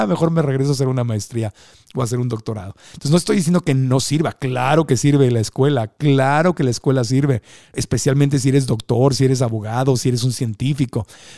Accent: Mexico; Cuando yo creciendo en México, pues, yo veía a mi mamá y a las amigas de mi mamá

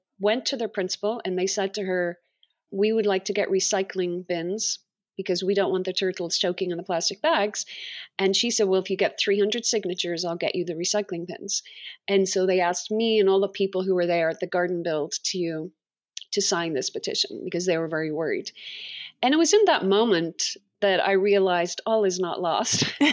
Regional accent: Dublin, Leinster, Ireland; whether it was being by the sea, because I grew up in Dublin, or going into the woods, I really, really love trees.

